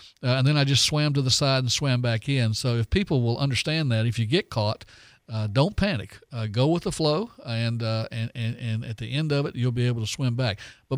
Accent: Foley, Alabama, United States; Dave, when I was a kid, I grew up over in the Foley Orange Beach area

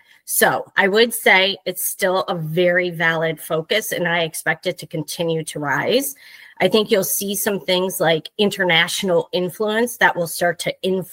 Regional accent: Wisconsin, United States; now in Chicago, United States; So I am currently in Chicago, Illinois. So we actually just had your background live on Friday. Lots of snow came down. So I've been here about 30 years now. Born and raised actually in Wisconsin.

